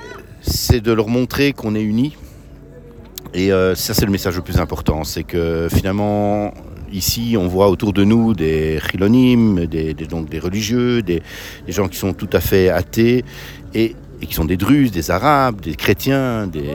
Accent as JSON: {"language": "French", "country": "Belgium", "tie": "born there", "said": "Oui, je suis belge, je suis né en Belgique."}